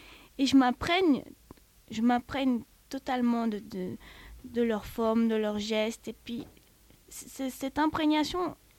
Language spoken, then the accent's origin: French; Southern Italy, Italy; Je suis originaire du sud de l'Italie